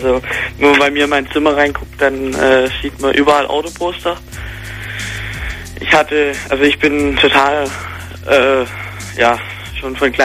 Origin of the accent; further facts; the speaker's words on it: Stuttgart, Baden-Württemberg, Germany; Ich komme aus Stuttgart.